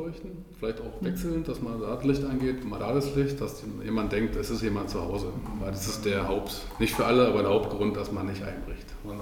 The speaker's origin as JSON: {"language": "German", "region": "Berlin", "country": "Germany", "said": "Ich bin ja Berliner, Großstädter"}